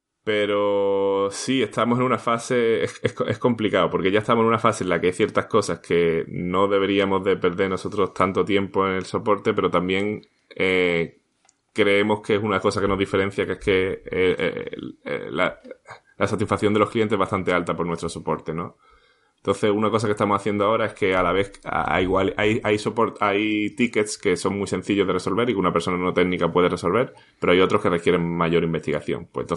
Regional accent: Spain; ahora somos cuatro españoles en la empresa.

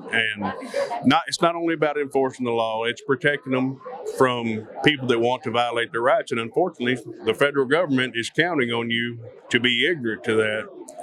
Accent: United States; me as an American, not being party driven, me as an American would want to know that my vote counted

